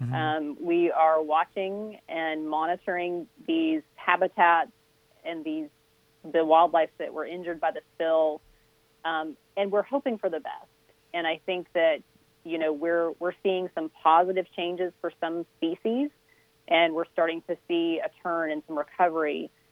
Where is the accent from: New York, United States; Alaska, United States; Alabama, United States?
Alabama, United States; Mobile; I grew up in Mobile, Alabama on the coast